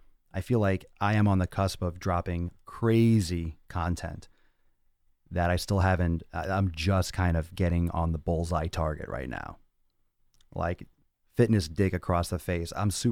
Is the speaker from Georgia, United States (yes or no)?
yes; Georgia, United States; now in California, United States; I'm from Georgia, stationed in Cali.